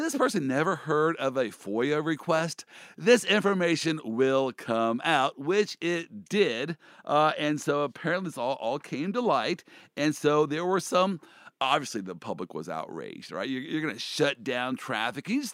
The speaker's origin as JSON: {"language": "English", "town": "Kansas City", "country": "United States", "said": "I'm from Kansas City, all right? You lost me on lower deck, because we don't have decks to our bridges, all right?"}